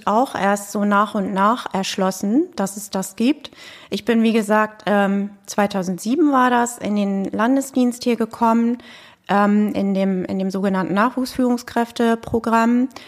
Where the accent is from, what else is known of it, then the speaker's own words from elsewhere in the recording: Kiel, Schleswig-Holstein, Germany; moved away as an adult; now in Hanover, Germany; Nee, ich bin eigentlich aus Schleswig-Holstein, aus Kiel und bin dann hier in den öffentlichen Dienst eingetreten vor langer Zeit. Und das war der Grund, nach Hannover zu ziehen damals.